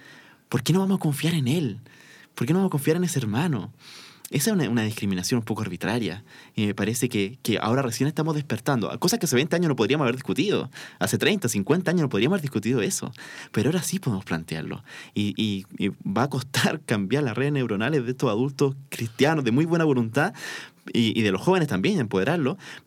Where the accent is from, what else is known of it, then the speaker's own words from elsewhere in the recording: Chile; Como sociedad chilena creo que tenemos esta desventaja con respecto a otros países de ser un poco más individualista.